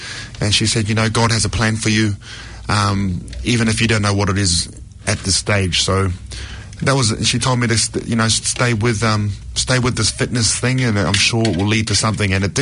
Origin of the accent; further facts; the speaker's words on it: Hamilton, Waikato, New Zealand; born there; also born or lived in Samoa; I was born in Hamilton, so I'm half Samoan and half Māori. My dad's Samoan from Manonotai, and my mum is Māori from down in Maniapoto.